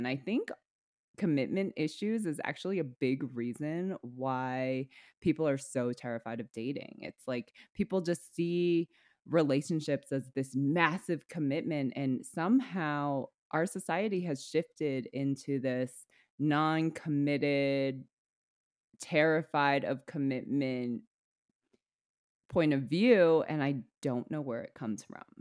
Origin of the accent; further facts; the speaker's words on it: United States; as an American and, you know, dating in America